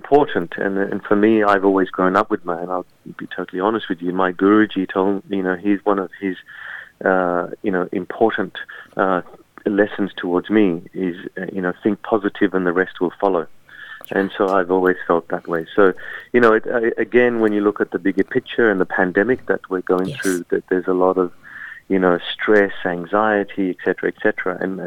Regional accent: London, United Kingdom; Now, I grew up in London

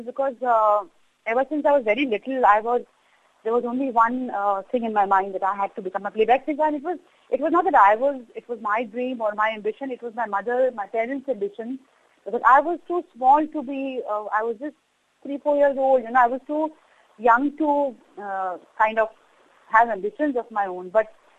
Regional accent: Kolkata, West Bengal, India; And then I was born and brought up in Calcutta, in Bengal. So there was a lot of influence of Bengali on me. And because we didn't speak Gujarati at home, that's why I'm not very fluent in Gujarati. I do speak broken Gujarati

